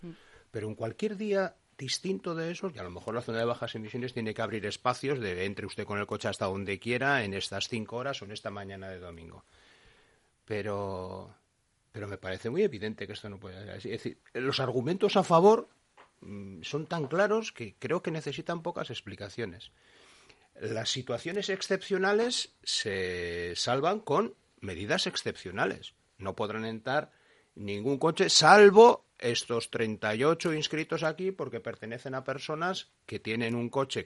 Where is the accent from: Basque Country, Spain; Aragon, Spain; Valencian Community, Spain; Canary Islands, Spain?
Basque Country, Spain; Bilbao; Soy de Bilbao, pero vivo fuera de Bilbao.